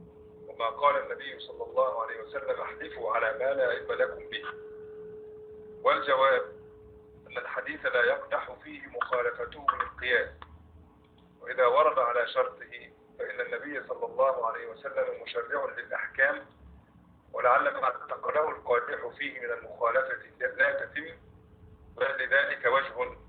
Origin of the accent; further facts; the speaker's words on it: Egypt; حتى في القرى عندنا في مصر زمان